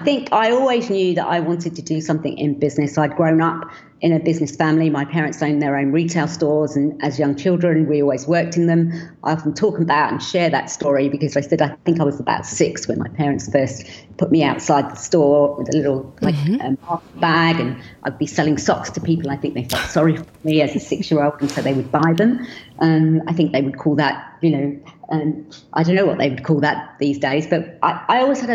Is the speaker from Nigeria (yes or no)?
no; London, United Kingdom; born there; daughter of immigrants who came to the UK from India back in the very early 60s. I was born in London.